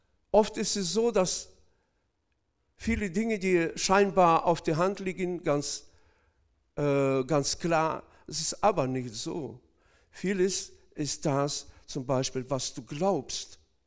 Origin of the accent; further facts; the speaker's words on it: North Kazakhstan Region, Kazakhstan; ich komme aus Nordkasachstan ursprünglich